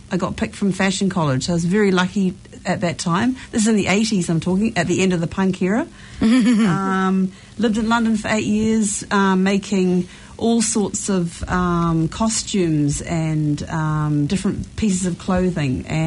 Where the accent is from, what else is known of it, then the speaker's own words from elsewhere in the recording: New Zealand; I'm a New Zealander, obviously.